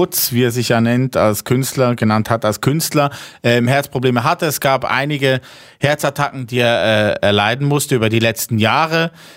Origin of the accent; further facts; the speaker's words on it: Lucerne, Switzerland; Also ich bin ein Luzerner also aus der Mitte von der Schweiz.